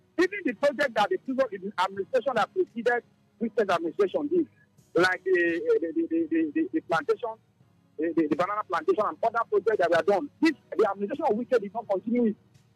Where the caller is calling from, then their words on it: Port Harcourt, Rivers, Nigeria; I'm calling you from Port Harcourt.